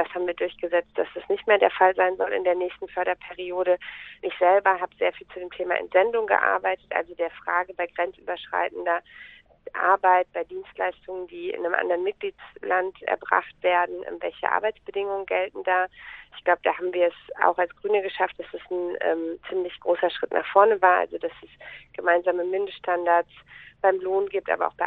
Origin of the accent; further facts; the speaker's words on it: Gelsenkirchen, North Rhine-Westphalia, Germany; Ich bin Europaabgeordnete der Grünen im Europäischen Parlament und ich komme aus Gelsenkirchen ursprünglich